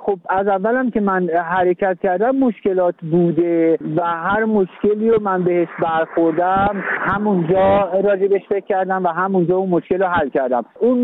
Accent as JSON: {"language": "Persian", "country": "Iran", "moved": "yes", "lives_now": "Sweden", "said": "من گذرنامه ایرانو دارم. من ایرانی هستم و با اینکه 32 سال سوئد زندگی میکنم، هیچ وقت تقاضای اینو نکردم که پاس سوئدی بگیرم یا سوئدی بشم."}